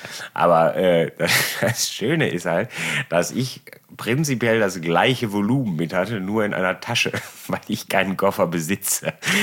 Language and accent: German; Germany; Ich weiß nicht, ich bin Deutscher.